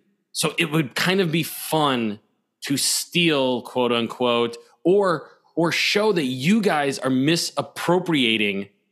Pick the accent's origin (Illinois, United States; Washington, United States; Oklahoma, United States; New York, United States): Illinois, United States; Chicago; You know, in Chicago, I wasn't able to. I knew of Bob Cole, but I really didn't get to hear him until the internet